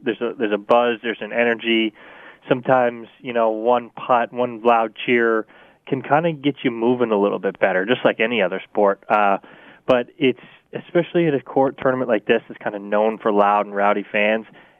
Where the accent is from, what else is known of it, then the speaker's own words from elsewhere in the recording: New England, United States; I'm from New England. It very much feels like coming home.